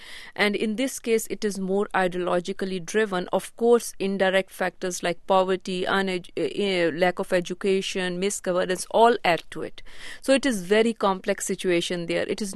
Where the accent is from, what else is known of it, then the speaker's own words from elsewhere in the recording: Pakistan; English is a second language; particularly from the region where I come from Pakistan.